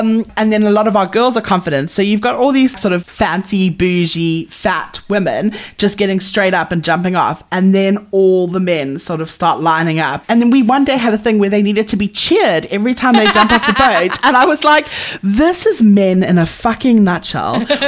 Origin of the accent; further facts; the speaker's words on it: South Africa; There are a lot of plus size people in sort of South Africa where I grew up and stuff like that.